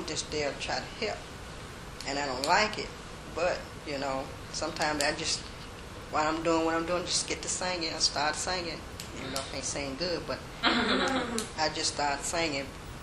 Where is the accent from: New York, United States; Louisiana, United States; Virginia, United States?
Louisiana, United States; growing up in Louisiana, I don't remember encountering as much as when I came to Mississippi.